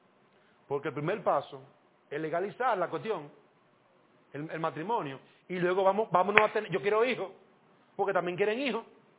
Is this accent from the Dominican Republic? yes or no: yes; Dominican Republic; Yo participé de eso, yo soy dominicano.